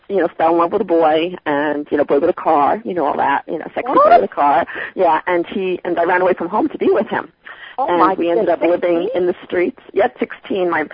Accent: New York, United States; now in Utah, United States; I am actually from New York. I just live in Utah now and love it.

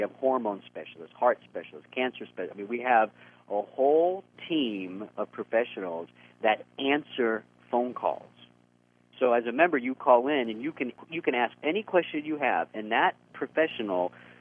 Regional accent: Texas, United States; moved away as an adult; I came from Texas. I was practicing internal medicine, and my patients knew more about nutrition than I did.

